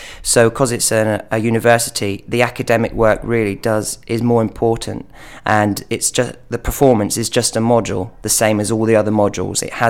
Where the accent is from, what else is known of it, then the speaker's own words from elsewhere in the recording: Saltcoats, Scotland, United Kingdom; also born or lived in Irvine; I was born in Ayrshire Central, in Irvine, and I grew up in Saltcoats.